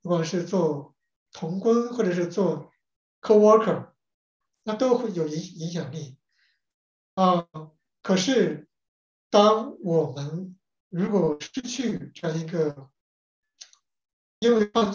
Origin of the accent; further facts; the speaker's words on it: China; 跟我们中国人说一见面说先要吃这个不一样